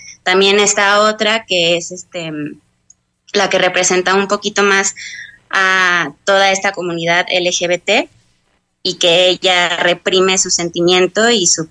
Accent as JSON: {"language": "Spanish", "country": "Mexico", "said": "3 de ellas son españolas y las tres restantes somos mexicanas."}